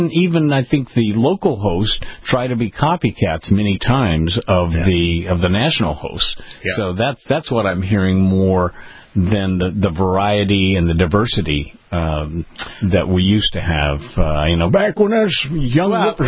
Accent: West Coast, United States; I grew up on the West Coast, and basically my early experience with talk radio was a guy by the name of Joe Pine

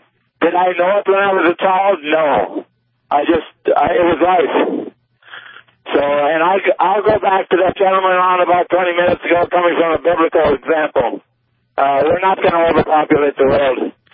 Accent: Minnesota, United States; now in Stanley, United States; I am near Stanley, North Dakota. I'm an oil hauler. I'm from Minnesota.

